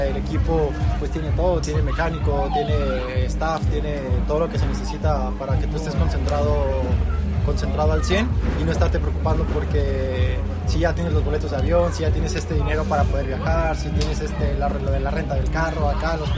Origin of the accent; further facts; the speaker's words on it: Mexico; nosotros como mexicanos no sabíamos nunca si podíamos llegar a este nivel de elite